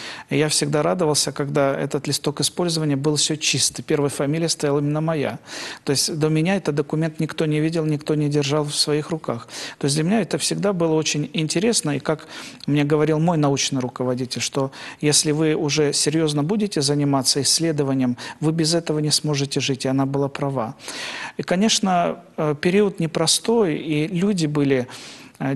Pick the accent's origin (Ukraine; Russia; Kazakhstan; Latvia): Russia; Russian Far East; Я сам дальневосточник, и для меня практически вся жизнь прошла на моей родной земле. Более того, волей Божьей и благословением небесным я попал на Сахалин в 1997 году.